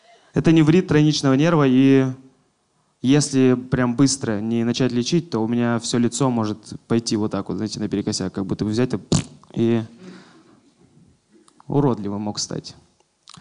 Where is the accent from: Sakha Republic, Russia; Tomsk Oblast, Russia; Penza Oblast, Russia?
Sakha Republic, Russia; Я из Якутии, и там очень холодно, и я всегда ходил в шапке с длинными волосами.